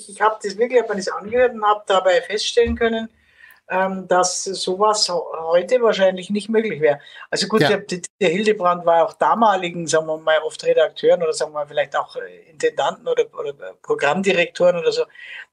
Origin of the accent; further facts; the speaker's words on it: Bavaria, Germany; obwohl ich meine Heimat Bayern immer seit 40 Jahren sehr kritisch aufs Korn genommen habe